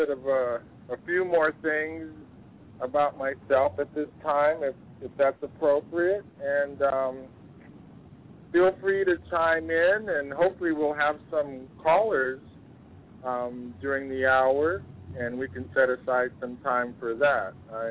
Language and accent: English; Los Angeles, California, United States; also born or lived in Santa Barbara; I lived there for 20 years, starting around 81, and moved back to L.A. around 2000. So I'm hailing from Los Angeles these days